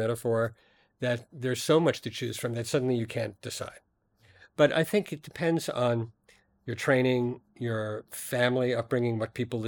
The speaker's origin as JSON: {"language": "English", "country": "United States", "said": "even though I am an American, I didn't ever identify profoundly with American folk music"}